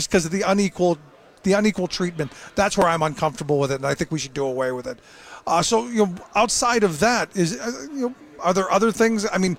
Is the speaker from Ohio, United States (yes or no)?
yes; Cleveland, Ohio, United States; You know, as a kid growing up in Cleveland, it seems like we find each other.